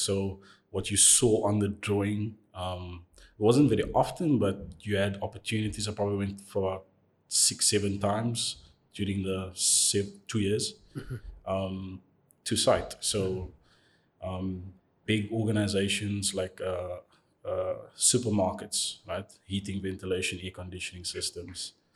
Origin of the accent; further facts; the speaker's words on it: Cape Town, Western Cape, South Africa; And I was born in Cape Town. I went to school in Cape Town. I graduated and matriculated at Space Boner High in 2014.